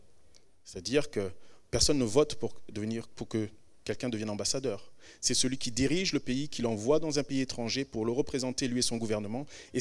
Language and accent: French; Rwanda; born there; Comme je vous l'ai dit, je suis né au Rwanda